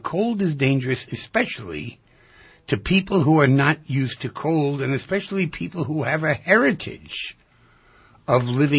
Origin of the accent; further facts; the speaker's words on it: New York, United States; And I said, yes, I'm from New York.